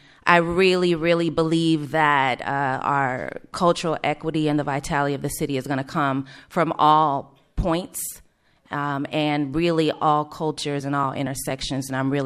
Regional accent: Oakland, California, United States; I make a joke sometimes that I was born on Broadway. I know that sounds a little sketchy, but the truth is I'm like a third generation born in Kaiser Hospital here.

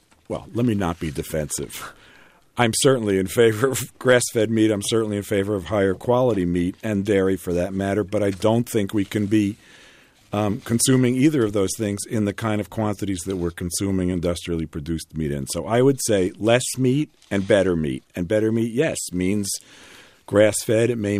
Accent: New York City, New York, United States; because I am a New Yorker and I love New York.

